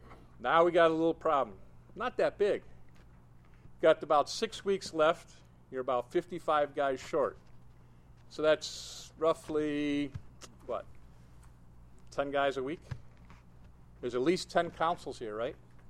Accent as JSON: {"language": "English", "region": "Connecticut", "country": "United States", "said": "And depending on where you are in the country, I'm from Connecticut. I was a state deputy in Connecticut for 3 years."}